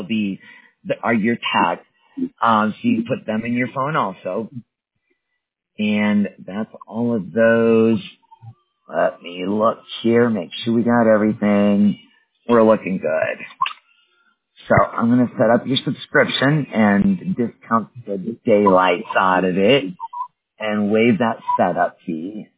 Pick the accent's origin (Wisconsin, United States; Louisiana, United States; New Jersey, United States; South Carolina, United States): Wisconsin, United States; Yeah, I grew up in Wisconsin, by the way.